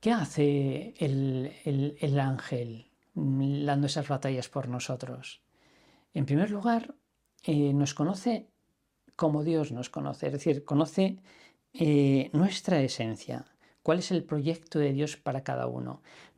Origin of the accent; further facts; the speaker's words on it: Spain; ni checo, ni apenas inglés, soy español.